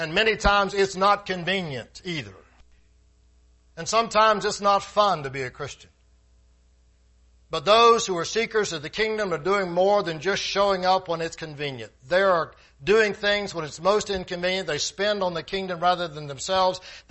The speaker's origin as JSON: {"language": "English", "town": "Plant City", "region": "Florida", "country": "United States", "tie": "born or raised there", "said": "I remember growing up in Plant City of some of the young people older than I was that they would be playing football."}